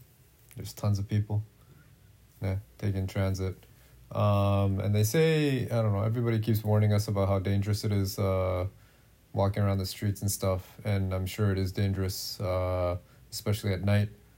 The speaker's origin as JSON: {"language": "English", "town": "Steveston", "region": "British Columbia", "country": "Canada", "tie": "born there", "said": "Steveston, where I was born in Canada. Steveston is a Japanese fisherman's village"}